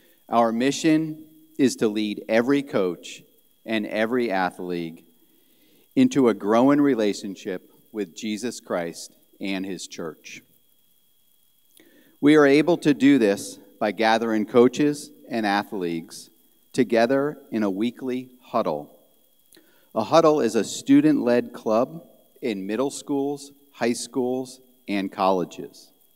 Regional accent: Connecticut, United States; When I was growing up, I would have never had practice or a game on Sunday, and I grew up here in Connecticut.

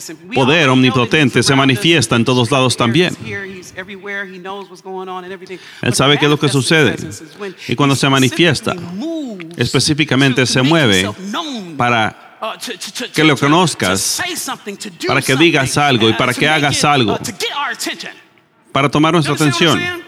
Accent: Los Angeles, California, United States; Yo estoy aquí, vengo de Los Ángeles. Muchas personas piensan que soy del sur. No sé por qué. ¿Hay algo? ¿Tengo acaso algún acento? A veces me dicen, no creo que seas de la ciudad

